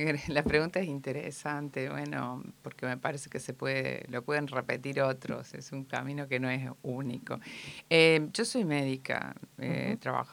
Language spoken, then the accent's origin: Spanish; Córdoba, Argentina; Argentina, yo soy cordobesa.